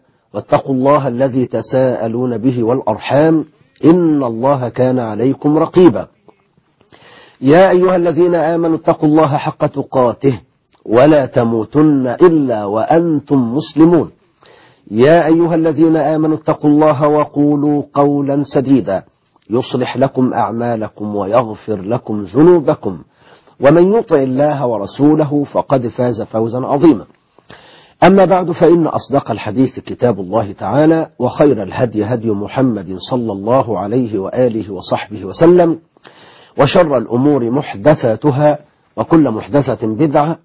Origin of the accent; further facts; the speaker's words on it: Egypt; بلدنا مصر